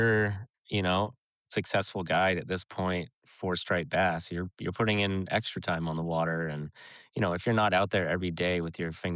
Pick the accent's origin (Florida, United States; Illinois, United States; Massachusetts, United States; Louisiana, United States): Massachusetts, United States; Buzzards Bay; And where I grew up down in Buzzards Bay, we used to have, you know, harbors choked with them.